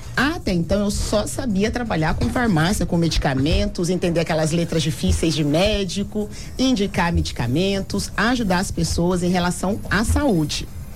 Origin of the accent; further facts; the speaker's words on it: Aparecida, São Paulo, Brazil; born there; now in Guaratinguetá, Brazil; Eu nasci em Aparecida.